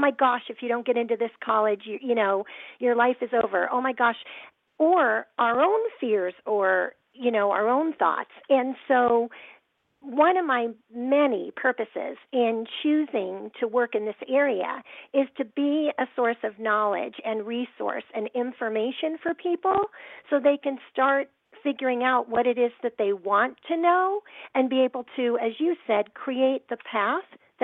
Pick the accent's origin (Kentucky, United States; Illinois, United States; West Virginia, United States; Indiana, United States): Illinois, United States; Chicago; I'm from Chicago, so I definitely know snow.